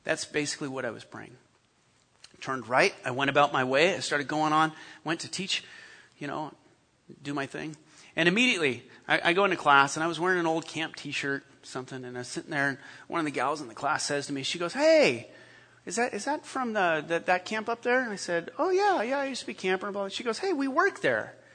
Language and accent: English; Monterey, California, United States; A guy that I used to live with when I lived in Monterey. That's my hometown.